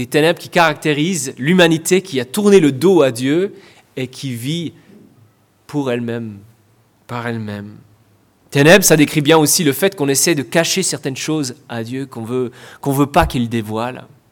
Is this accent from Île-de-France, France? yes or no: yes; Paris, Île-de-France, France; en tant que parisien